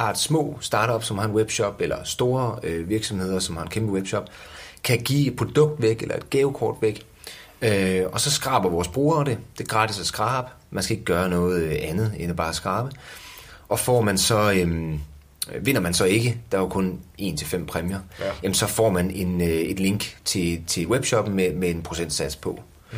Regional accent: Jutland, Denmark; Jamen, jeg er jo jyde.

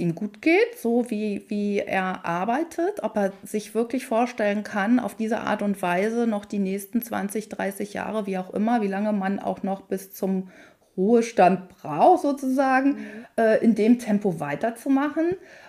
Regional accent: Germany; Ich bin dann, als ich 30 wurde, zurückgezogen hier in meine Heimat, an die Ostseeküste. Ich bin dann nach Rostock, habe mir Rostock ausgesucht als Stadt.

